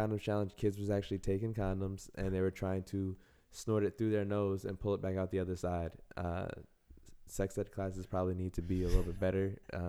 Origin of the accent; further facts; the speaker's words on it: Bronx, New York, United States; also born or lived in Yonkers / Rockland County; So I grew up in New York. I grew up originally in the Bronx, had a small stint in Yonkers, Cross County. Actually had a little time up in Rockland County too.